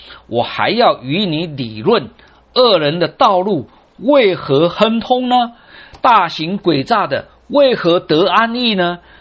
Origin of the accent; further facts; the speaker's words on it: China; 我们中国人有这一句话，明知不可为而为之